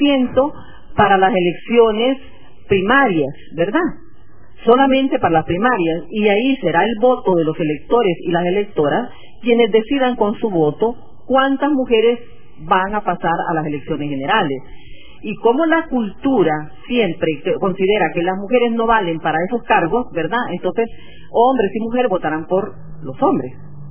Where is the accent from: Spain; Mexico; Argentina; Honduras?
Honduras; nosotros, por ejemplo, como pueblo hondureño, hemos estado acostumbrados a votar por el partido